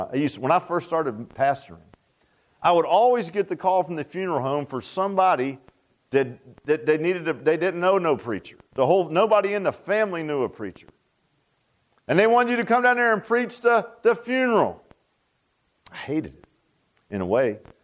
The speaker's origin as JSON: {"language": "English", "town": "Virginia Beach", "region": "Virginia", "country": "United States", "tie": "born or raised there", "said": "I grew up in Virginia Beach, and, you know, we didn't have a lot of barns down Virginia Beach."}